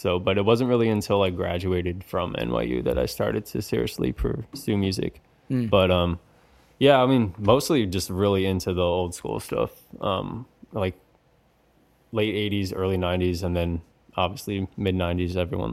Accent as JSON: {"language": "English", "region": "Maryland", "country": "United States", "tie": "born or raised there", "said": "But yeah, I grew up in Maryland"}